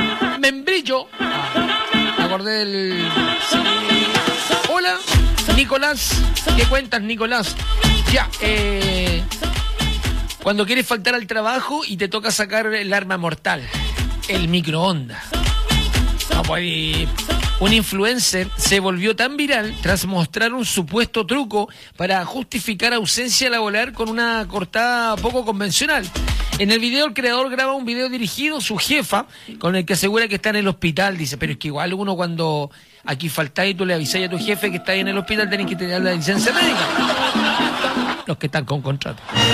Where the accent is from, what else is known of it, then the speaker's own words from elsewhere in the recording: Valparaíso, Chile; Soy de Valparaíso.